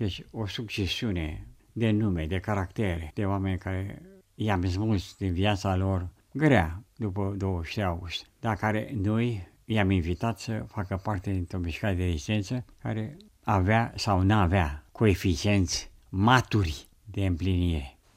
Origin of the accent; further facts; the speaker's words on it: Romania; în rezistență nu purtam nicio culoare, ci numai conștiința că suntem români